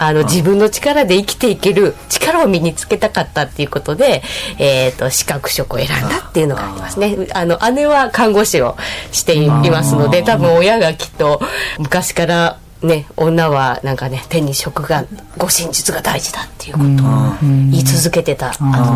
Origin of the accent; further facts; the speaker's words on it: Kiyosato, Hokkaido, Japan; 出身地はですね、皆様ご存知だと思いますが、斜里郡清里町です。斜里岳の麓にある小さな小さな町の出身です。